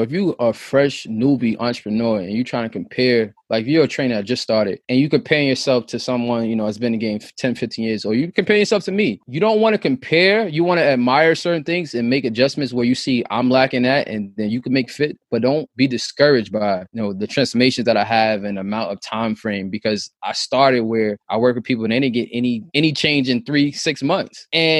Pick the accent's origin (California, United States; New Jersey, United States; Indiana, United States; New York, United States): New York, United States; Rockaway; we grew up in Southside Rockaway